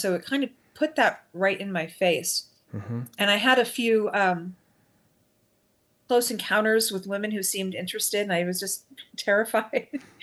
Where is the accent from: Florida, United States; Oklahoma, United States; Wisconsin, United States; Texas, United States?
Florida, United States; Miami; Well, I think I grew up in Miami, Florida.